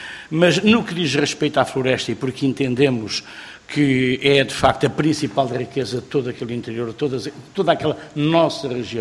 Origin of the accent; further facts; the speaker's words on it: Pedrógão Grande, Centro, Portugal; Eu sou natural de Pragão Grande